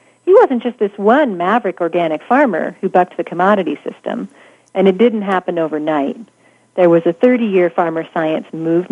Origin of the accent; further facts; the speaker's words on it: Montana, United States; Well, I'm from Montana.